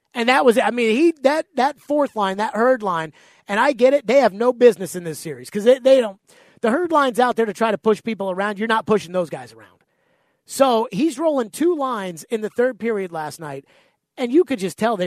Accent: Nashville, Tennessee, United States; Hey, this is my neck of the woods right here. My hood, where I grew up in West Nashville.

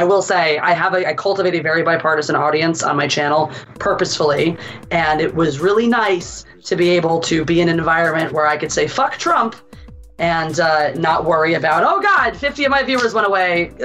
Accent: Philadelphia, Pennsylvania, United States; I'm from Philly, so cheese steaks.

